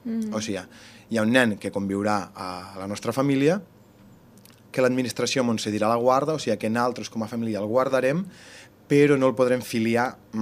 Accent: Tortosa, Catalonia, Spain; des d'on vinc, des de Tortosa, està dispers

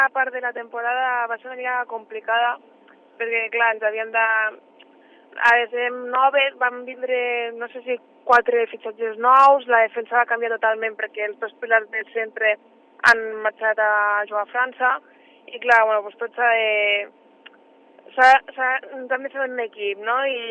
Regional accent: Ascó, Catalonia, Spain; Pues al meu poble, Ascó.

